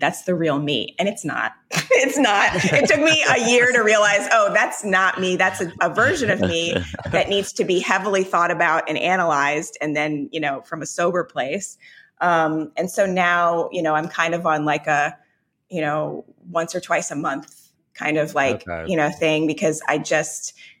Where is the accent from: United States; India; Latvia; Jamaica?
Jamaica; I joke about the fact that I'm Jamaican, but I just discovered weed at like age 42